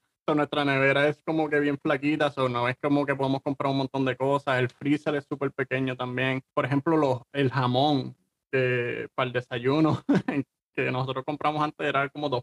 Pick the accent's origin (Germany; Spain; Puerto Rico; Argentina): Puerto Rico; los franceses son así como los puertorriqueños que dicen a las 9 y llegan como a las 12. So, después del primer día dije, ah, si estos son como nosotros, boricos